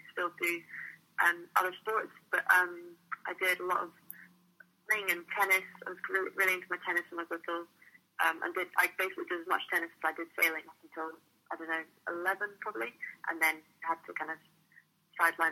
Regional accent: Helensburgh, Scotland, United Kingdom; I grew up in Helensburgh, up on the west coast of Scotland, right next to the sea.

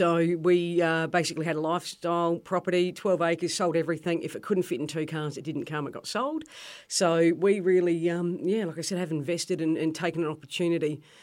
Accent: South Australia, Australia; now in Tasmania, Australia; So I was originally from Barossa Valley in South Australia and had done work down in Tas before.

